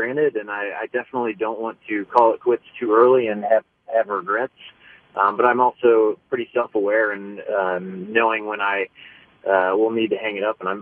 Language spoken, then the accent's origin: English; Kansas City, United States; especially in my hometown, in front of friends and family, and have as much success as we did while I was playing here.